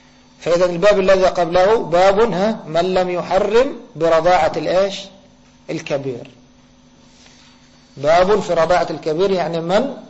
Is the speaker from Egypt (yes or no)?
yes; Egypt; عندنا في مصر نقول تفضل، تفضل يعني البيت بيتك